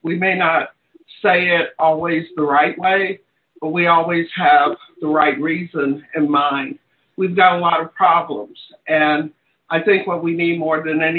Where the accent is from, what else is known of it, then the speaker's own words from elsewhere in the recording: Houston, Texas, United States; Hi, everybody. I'm from Houston. Pray for us.